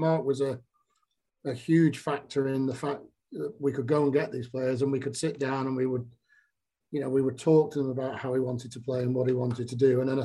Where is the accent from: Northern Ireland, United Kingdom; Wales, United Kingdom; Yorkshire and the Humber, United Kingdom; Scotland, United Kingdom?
Wales, United Kingdom; being a Welsh under 21, and also, you know, getting to be involved in the European Cup Winners' Cup, because back then, if you won the Welsh Cup, you qualified for Europe.